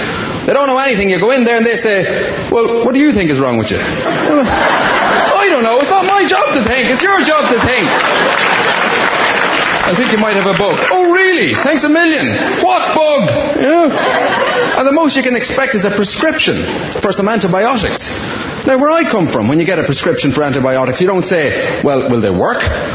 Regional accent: Ireland; moved away; So I'm from Ireland. You're all Irish, hooray! And I'm typically Irish, really, in the sense that I don't live there anymore.

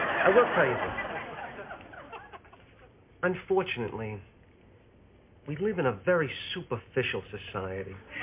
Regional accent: New York, United States; Of course, I'm from Long Island, so...

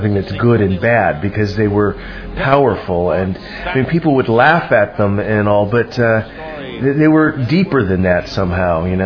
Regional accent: Burbank, California, United States; I grew up in Burbank

